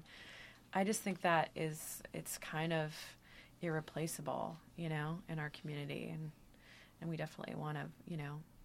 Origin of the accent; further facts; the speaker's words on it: Eugene, Oregon, United States; Well, I grew up in Eugene, Oregon, and the local community radio station there is KRVM